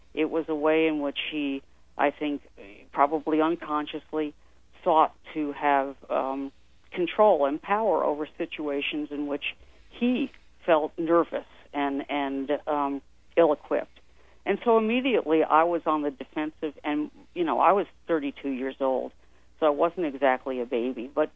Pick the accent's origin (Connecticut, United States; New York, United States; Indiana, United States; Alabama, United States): New York, United States; You know, growing up in New York in the 50s, you had to have a guy, and it was going to be Willie or Duke or the Mick.